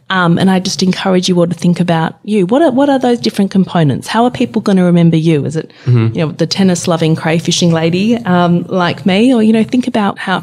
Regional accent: Perth, Western Australia, Australia; And we had an amazing upbringing growing up in Perth, Western Australia, but spending time over on the East Coast every year.

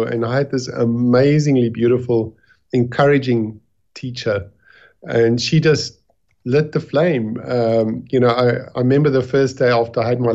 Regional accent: Johannesburg, Gauteng, South Africa; I was born in Johannesburg, grew up in Joburg.

